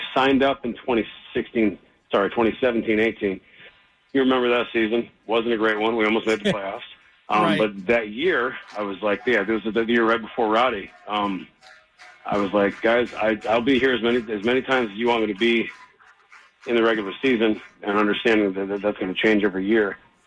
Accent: Syracuse, New York, United States; I grew up near Central New York, near Syracuse.

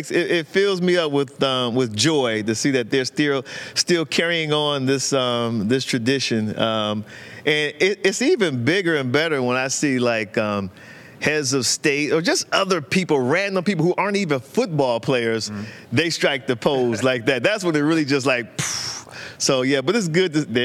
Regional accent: Cleveland, Ohio, United States; I was born and raised in Cleveland.

